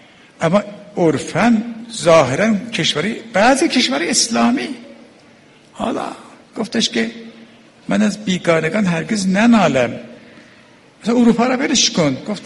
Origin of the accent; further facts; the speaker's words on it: Iran; آقا زی من فهمید من ایرانیم